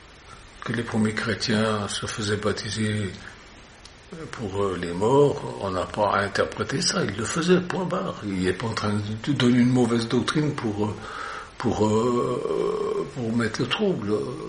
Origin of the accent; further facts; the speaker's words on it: Switzerland; moi aussi je suis chauvin, je suis suisse et je suis sauvage, j'ai ma culture.